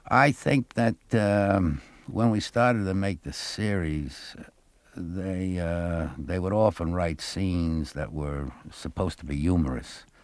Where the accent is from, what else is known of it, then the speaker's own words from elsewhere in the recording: Ossining, New York, United States; I was born in New York City, and I believe I was born in Manhattan. I'm not sure, but I do remember vaguely moving to the Bronx. I lived outside near the Yankee Stadium. But at 5 years old, the family moved to Ossining.